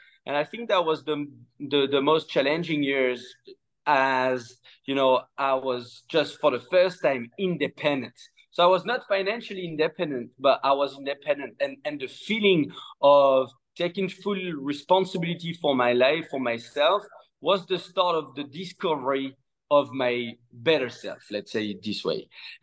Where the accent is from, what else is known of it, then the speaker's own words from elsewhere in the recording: Auvergne-Rhône-Alpes, France; So I'm a Frenchie. I'm from France and you know, close to Lyon.